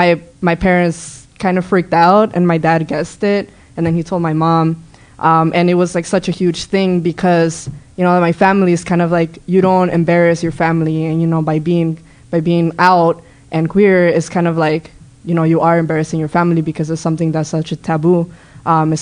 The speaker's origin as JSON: {"language": "English", "region": "California", "country": "United States", "lives_now": "St. Cloud, United States", "said": "I'm originally from California. I came here to go to school. I know a lot of people are like, why did you come to Minnesota from California?"}